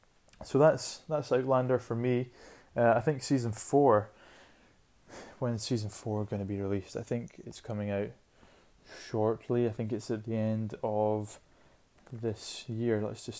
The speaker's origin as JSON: {"language": "English", "region": "Scotland", "country": "United Kingdom", "said": "And being Scottish and someone that's never really learnt about Jacobite history or Scottish history and clans and that, I never got that in school."}